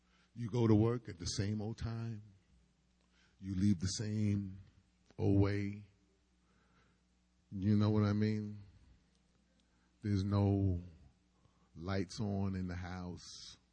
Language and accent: English; New York, United States; I said, you know, I'm from New York.